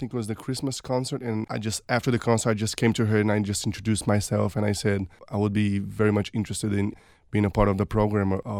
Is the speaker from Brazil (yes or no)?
yes; Brazil; now in United States; I come from Brazil, and in Brazil I did my undergrad in vocal music education at the University, at the Federal University of Paraíba. Then I came to Indiana State